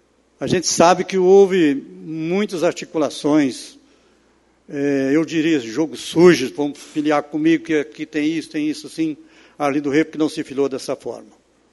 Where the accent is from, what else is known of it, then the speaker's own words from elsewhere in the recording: Santa Maria de Jetibá, Espírito Santo, Brazil; Seja presidente da República, porque eu sou brasileiro. Seja governador, porque eu sou capixaba. Seja o prefeito de Santa Maria, porque eu sou santamariense.